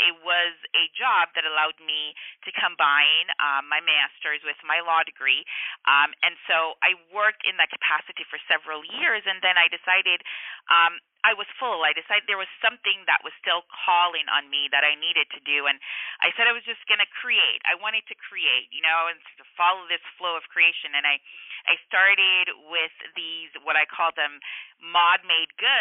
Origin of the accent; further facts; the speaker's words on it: Jamaica; I was born and raised in Jamaica